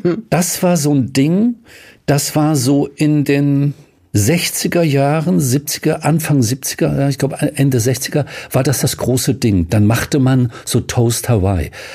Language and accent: German; Bavaria, Germany; ich bin ja Bayer